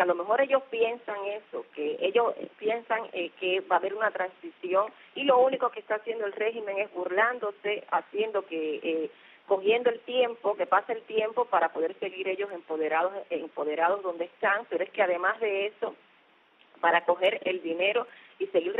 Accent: Spain; now in Cuba; al ser española

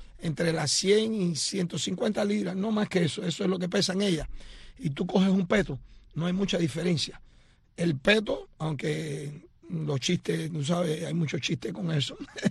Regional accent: Cuba; moved away; hasta que me fui de Cuba en el año 92

